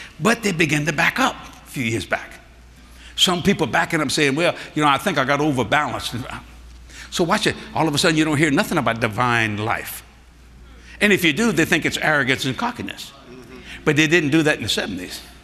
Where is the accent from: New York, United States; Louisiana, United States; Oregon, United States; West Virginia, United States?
Louisiana, United States; I said, I'm a Cajun, brother Bishop Jakes. I might be black. I don't know. We marry anybody we could get our hands on.